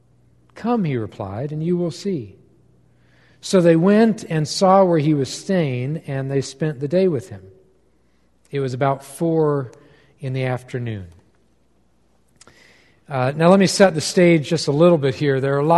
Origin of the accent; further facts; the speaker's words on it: Olathe, Kansas, United States; But he remembered me because I grew up in Olathe, Kansas, where a couple decades before he had served as a pastor of the Covenant Church there